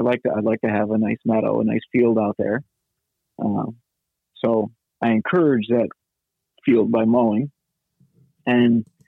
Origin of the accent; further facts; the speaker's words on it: New York, United States; I grew up on Oneida Lake, and when they switched from dirt to salt, it killed every oak tree on the street.